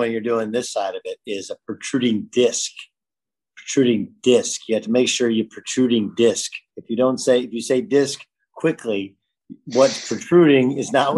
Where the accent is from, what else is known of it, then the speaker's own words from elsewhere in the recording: California, United States; I grew up in Orange County, man. It looks like everything out of the 80s that you would think of. Most of the houses look the same.